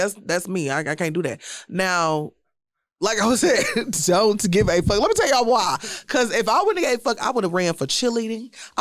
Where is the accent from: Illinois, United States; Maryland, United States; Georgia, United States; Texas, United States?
Texas, United States; Houston; I'm from Pleasantville.